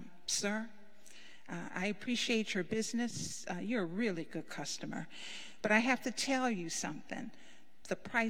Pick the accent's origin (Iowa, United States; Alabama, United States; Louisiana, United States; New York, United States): Louisiana, United States; As many of you know, I'm a small town girl. I recently checked the population and found that my hometown is a micropolitan area in St. Mary Parish, Louisiana.